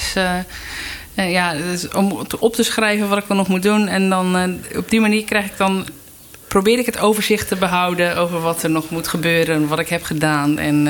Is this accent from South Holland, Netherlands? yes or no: yes; Rotterdam, South Holland, Netherlands; En het leuke is, als Rotterdammer zou het misschien wel aan.